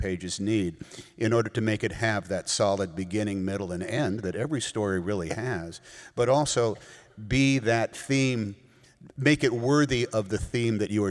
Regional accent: Oakland, California, United States; I grew up in Oakland, California, which I didn't realize at the time, but might have been officially the most integrated city in America

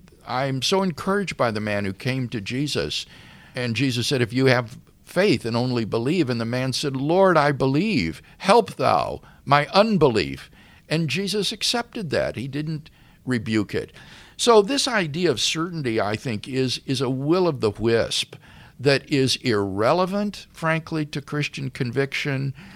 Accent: Keokuk, Iowa, United States; also born or lived in Peoria; But that doesn't undermine my knowledge that I was born in Peoria, Illinois and raised in Keokuk, Iowa.

